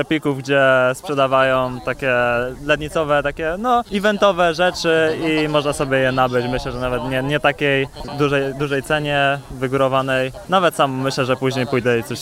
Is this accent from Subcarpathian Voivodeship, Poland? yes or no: no; Złoczew, Łódź Voivodeship, Poland; Ze Złoczewa przyjechaliśmy.